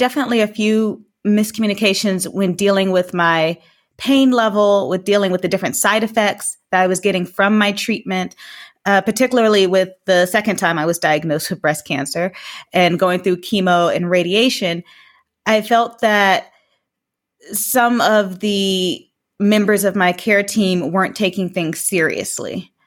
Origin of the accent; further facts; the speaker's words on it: United States; now in France; I'm American. I am a journalist.